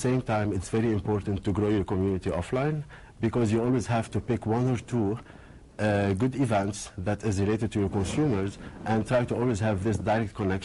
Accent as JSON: {"language": "English", "town": "Beirut", "region": "Beirut Governorate", "country": "Lebanon", "tie": "born or raised there", "lives_now": "San Francisco, United States", "said": "I was raised in Beirut."}